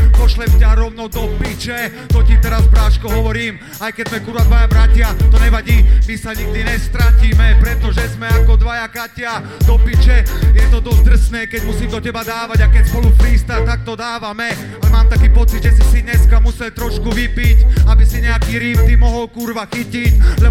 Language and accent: Slovak; Komárno, Nitra Region, Slovakia; Som tu ja z Komárna